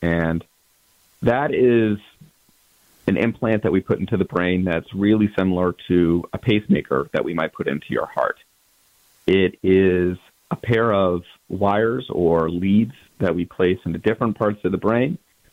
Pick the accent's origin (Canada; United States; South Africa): United States; Montana; moved away as an adult; also born or lived in Houston; now in Connecticut, United States; I grew up in Montana and actually moved down to Houston when I graduated from high school to go to Rice University to study applied math.